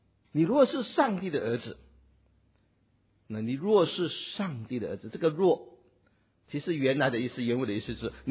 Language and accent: Chinese; China; 我们中国人说知己知彼，百战百胜。